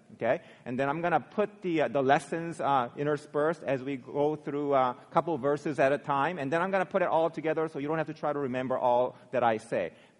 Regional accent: South Korea; I grew up in South Korea where we had to constantly worry about being invaded by the North Koreans.

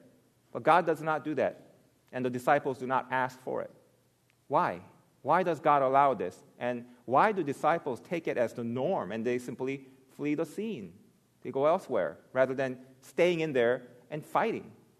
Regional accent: Virginia, United States; I grew up in Virginia, and we had an apple tree

